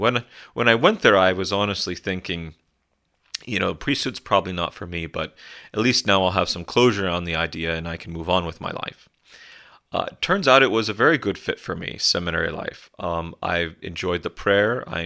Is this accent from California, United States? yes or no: no; Las Vegas, Nevada, United States; Many priests that I knew growing up in Las Vegas